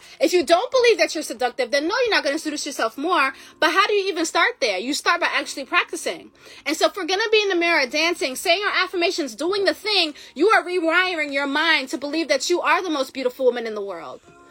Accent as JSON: {"language": "English", "country": "Jamaica", "said": "And I'm Jamaican."}